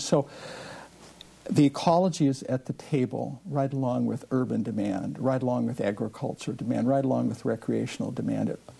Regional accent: Montana, United States; You know, I grew up in Montana. I'm from a rural area. I'm not a city person

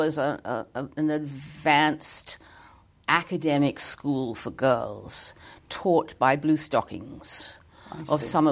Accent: South East England, United Kingdom; I was born in England, raised in the home counties, horse country, refused to ride.

